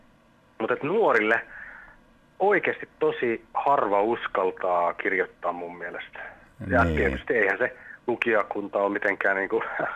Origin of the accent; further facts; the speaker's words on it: Helsinki, Uusimaa, Finland; born there; Joo, no mä synnyin Helsingissä, mutta että Pohjois-Helsingissä Pihliksessä